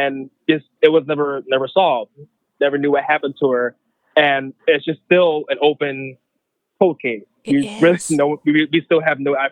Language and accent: English; Philadelphia, Pennsylvania, United States; So I happened in Philadelphia, I grew up in Philadelphia